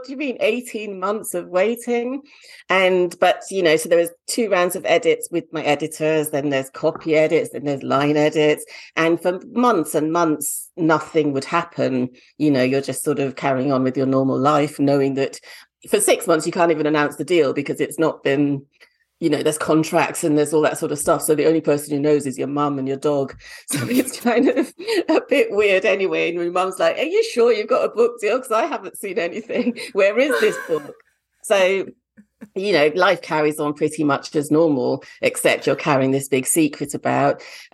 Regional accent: Nigeria; moved away as an adult; I grew up in Nigeria. I lived in Nigeria till I was 20. So my experience of being Black is completely different to a Black American's experience or a Black person raised in Britain's experience.

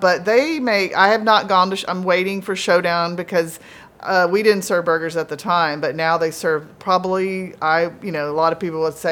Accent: the South, United States; I just think, you know, we're from the South. Yeah. I mean, we can't celebrate without food.

